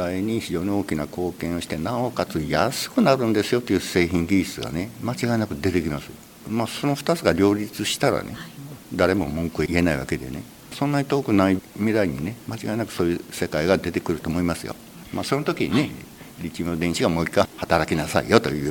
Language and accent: Japanese; Kansai, Japan; born there; 私も関西生まれなもんですからね